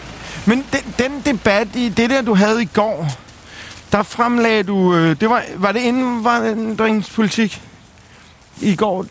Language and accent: Danish; Amager, Capital Region of Denmark, Denmark; Jeg er selv født og opvokset på Amager.